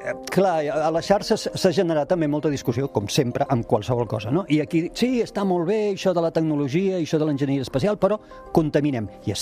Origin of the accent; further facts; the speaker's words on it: Tarragona, Catalonia, Spain; Soc de Tarragona.